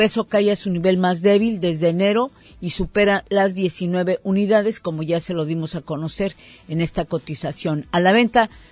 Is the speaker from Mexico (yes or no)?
yes; Mexico; por nuestra sociedad, por todos nosotros como mexicanos